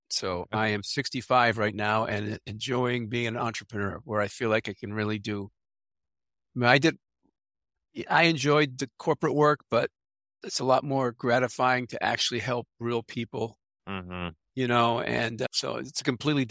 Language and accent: English; Puerto Rico; born there; also born or lived in Germany; So my dad was in the Army. So I was an Army brat for 20 years. We traveled everywhere. I was born in Puerto Rico.